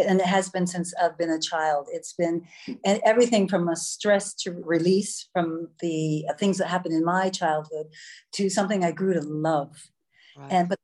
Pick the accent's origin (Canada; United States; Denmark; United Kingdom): Canada; moved away as an adult; now in Netherlands; I'm from Canada. I'm a 60-year-old Canadian, and right. I'm living here in the Netherlands now for about 22 years